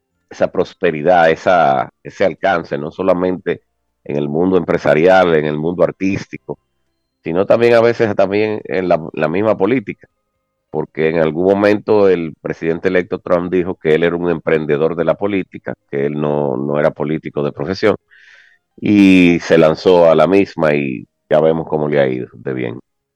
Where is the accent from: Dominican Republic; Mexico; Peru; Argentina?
Dominican Republic; en bienestar para nosotros como dominicanos, no solamente los que vivimos aquí en nuestro bello país